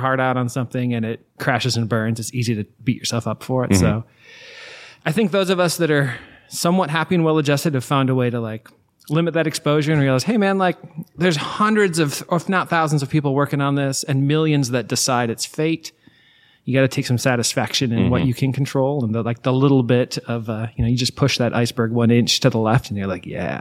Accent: Reno, Nevada, United States; I'm a Reno, Nevada guy.

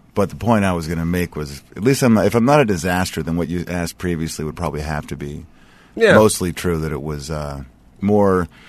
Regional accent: California, United States; Out here, California.

